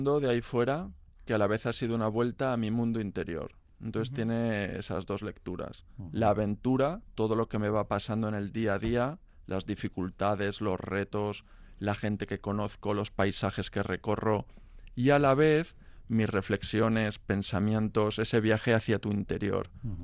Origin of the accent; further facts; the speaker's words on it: Málaga, Andalusia, Spain; Yo soy de Málaga.